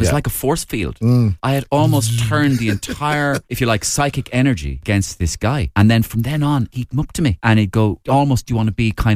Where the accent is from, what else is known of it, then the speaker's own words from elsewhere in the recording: Belfast, Northern Ireland, United Kingdom; I'm a northerner, of course, so I'm from Belfast myself